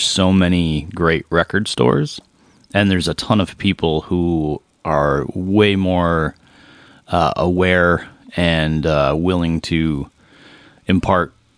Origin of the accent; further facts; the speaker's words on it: New York, United States; I grew up in upstate New York. Now, we're going to say northern New York, because there's a difference between upstate, Poughkeepsie, Albany, northern New York, which is, I might as well be Canadian.